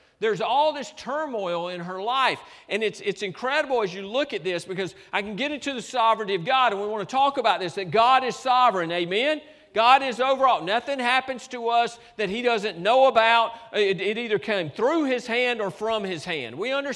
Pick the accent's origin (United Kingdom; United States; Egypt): United States; Georgia; I'm from Georgia. I have trouble with hail, right?